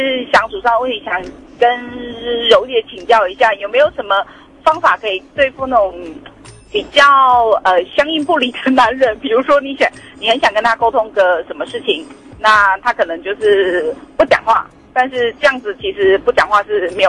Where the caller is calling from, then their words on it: Taichung, Taiwan; 啊，我是台中的